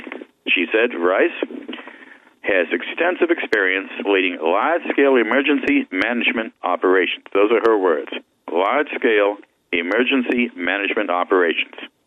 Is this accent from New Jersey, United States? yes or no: no; Massachusetts, United States; And now we go up to my home state, my native home, the great Commonwealth of Massachusetts.